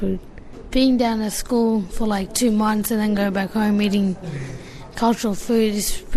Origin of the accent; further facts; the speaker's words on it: Queensland, Australia; I'm from Torres Strait near PNG.